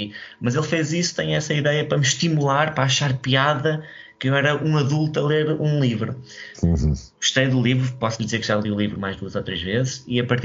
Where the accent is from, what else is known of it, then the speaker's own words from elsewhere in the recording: Tomar, Santarém, Portugal; moved away as an adult; also born or lived in Lisbon; Eu só saí de Tomar aos meus 18 anos para ir para a faculdade em Lisboa.